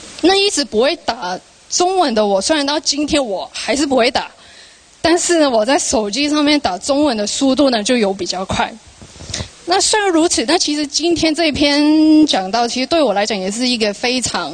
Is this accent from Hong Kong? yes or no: yes; Hong Kong; first language Cantonese; Chinese is a second language; 因为我是香港人，就是我本来是讲广东话的。